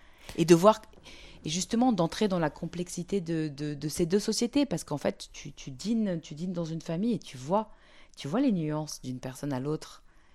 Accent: France; ce qui était mon grand privilège en tant que française et européenne, c'est qu'avec mon passeport français et ma carte de presse, je pouvais passer partout.

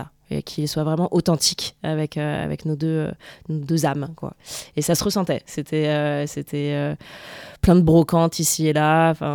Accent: Lyon, Auvergne-Rhône-Alpes, France; Avant ça, j'habitais à Lyon. Je suis lyonnaise. Je suis née à Lyon.

